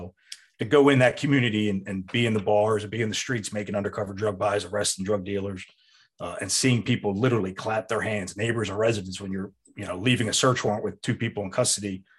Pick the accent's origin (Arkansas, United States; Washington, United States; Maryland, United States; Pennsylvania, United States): Pennsylvania, United States; So my only experience with police were growing up in the town I grew up outside of Philadelphia